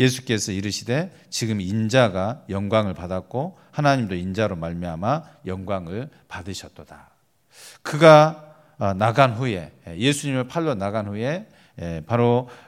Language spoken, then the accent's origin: Korean; Naju, South Jeolla, South Korea; 저는 그 나주 시골에서 자랐기 때문에 키는 작아도요 어렸을 때 지게를 참 많이 졌습니다.